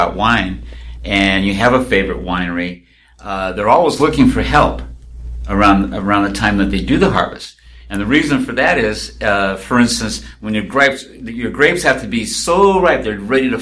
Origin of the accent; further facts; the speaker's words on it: Minnesota, United States; Of course, I'm Native American from northern Minnesota.